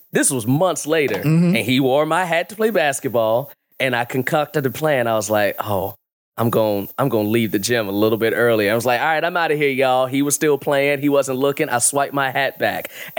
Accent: Chicago, Illinois, United States; it's a very interesting thing growing up in Chicago, growing up with Michael Jordan.

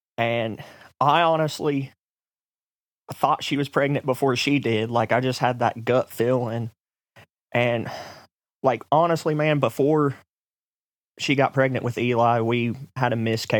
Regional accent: Ohio, United States; Well, actually I'm originally from Ohio, like 15 minutes from Columbus.

